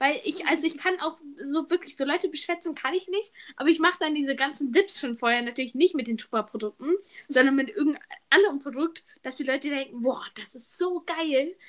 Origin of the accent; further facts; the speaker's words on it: Hanover, Lower Saxony, Germany; ich glaube nicht, dass es das bei uns in Hannover gibt.